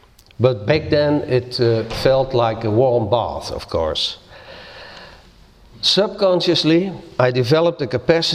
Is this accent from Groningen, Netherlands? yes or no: no; Tilburg, North Brabant, Netherlands; We were still students then at a teacher school in Tilburg, my hometown.